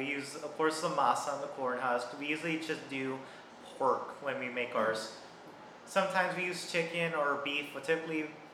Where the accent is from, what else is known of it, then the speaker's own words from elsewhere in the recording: Robstown, Texas, United States; I'm from Robstown.